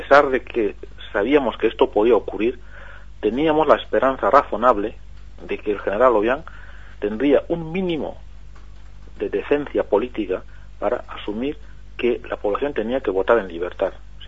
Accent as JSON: {"language": "Spanish", "country": "Equatorial Guinea", "said": "estas circunstancias que ocurren en mi país, en Guinea Ecuatorial."}